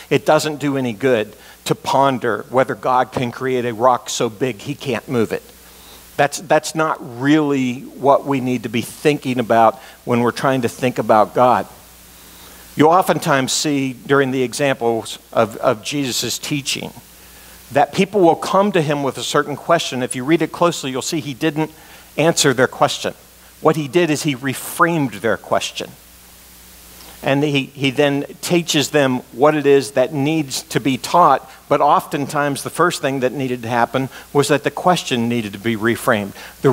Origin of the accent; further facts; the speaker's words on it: Ohio, United States; I know I'm right in the center of West Virginia, but I was born in Ohio, and I was raised in Ohio, so I am an Ohio State Buckeye fan.